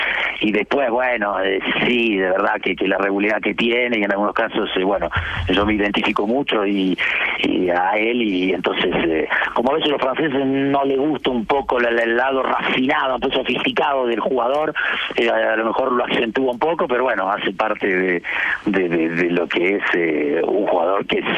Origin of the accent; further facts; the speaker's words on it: Olavarría, Buenos Aires Province, Argentina; porque yo vengo de Olavarría, de un pueblo, Buenos Aires, donde jugábamos en el potrero